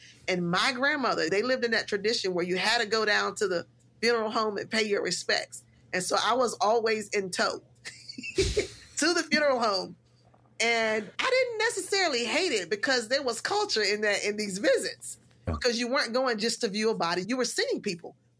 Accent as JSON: {"language": "English", "town": "Cortland", "region": "New York", "country": "United States", "said": "I'm proud that I came from Cortland. I'm proud that I was raised by my grandparents."}